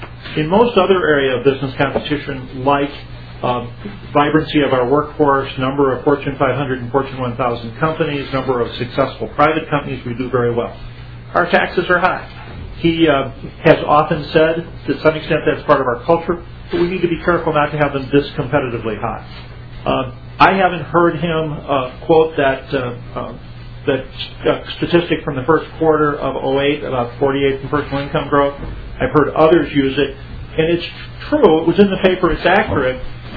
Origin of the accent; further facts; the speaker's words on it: Burnsville, Minnesota, United States; From Burnsville in Dakota County, Mr. Chairman.